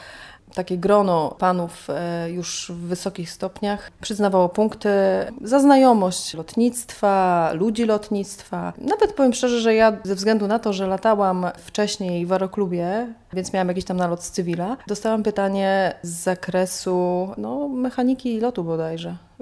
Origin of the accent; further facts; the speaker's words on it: Dęblin, Lublin Voivodeship, Poland; born there; Na lotnisku urodziłam się w Dęblinie. Ojciec był pilotem wojskowym